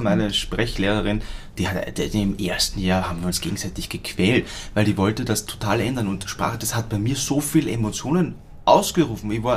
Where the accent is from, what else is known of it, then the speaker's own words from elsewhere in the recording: Vienna, Austria; ich bin Wiener